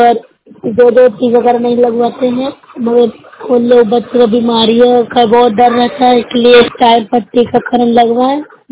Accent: Bihar, India; मैं न्यूट्रल प्रखंड से बोल रही हूँ, जिला नालंदा की निवासी हूँ।

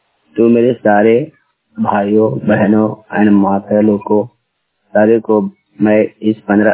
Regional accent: Lakhepur, Bihar, India; ग्राम लखेपुर, प्रखंड मोहनपुर, जिला गया, बिहार का रहने वाला हूँ।

